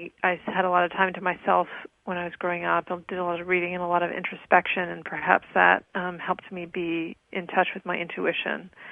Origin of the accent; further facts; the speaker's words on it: Rhode Island, United States; Well, I grew up in Rhode Island and was pretty intuitive from an early age.